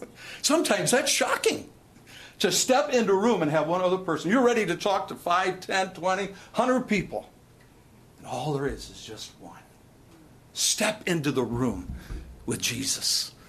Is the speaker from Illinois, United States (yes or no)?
no; Ohio, United States; also born or lived in Rhode Island; So I went back to my hometown, which is in Ohio, and I became an assistant pastor.